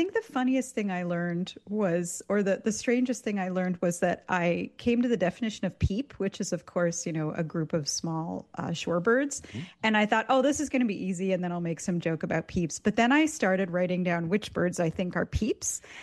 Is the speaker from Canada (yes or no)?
yes; Canada; now in United States; So I grew up in Canada, and in Canada we say that white-throated sparrows say, "Oh, sweet Canada," and then I moved to the States